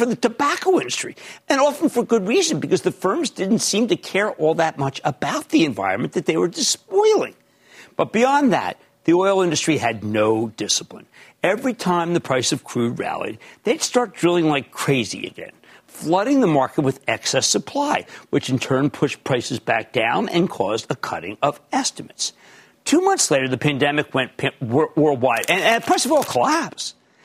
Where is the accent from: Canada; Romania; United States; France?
United States; Philadelphia, Pennsylvania; I revered him because my dad revered him because we're from Philly.